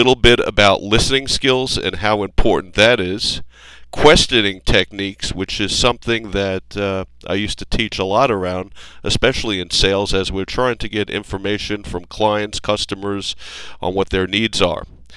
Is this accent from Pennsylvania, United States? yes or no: no; New York City, New York, United States; Just a little bit about my background is I'm actually from New York City, graduated college in 1974 in the Ice Age